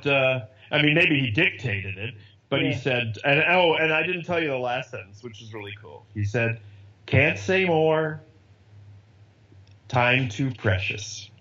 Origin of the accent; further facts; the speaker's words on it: Rochester, New York, United States; I grew up in Rochester, New York.